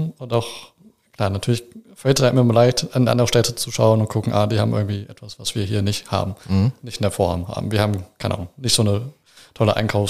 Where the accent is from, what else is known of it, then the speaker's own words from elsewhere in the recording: Remscheid, North Rhine-Westphalia, Germany; also born or lived in Wermelskirchen; ich würde mich selber auch als Remscheider bezeichnen. Offiziell wurde ich aber in Wermelskirchen im damaligen Krankenhaus geboren. Habe aber immer in Remscheid gewohnt. Und bin aus meiner Familie, die kommt eigentlich, kommen meine Eltern beide aus Rheinland-Pfalz.